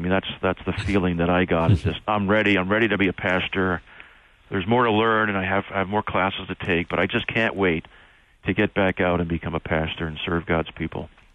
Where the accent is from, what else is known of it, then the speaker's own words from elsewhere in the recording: Western Canada, Canada; born there; being Canadian, I did want to go back to my home country. And I wanted to go back to the West Coast where I was born to be closer to my grandparents.